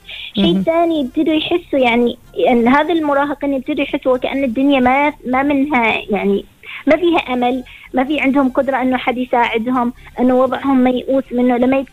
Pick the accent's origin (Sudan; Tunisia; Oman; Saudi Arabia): Oman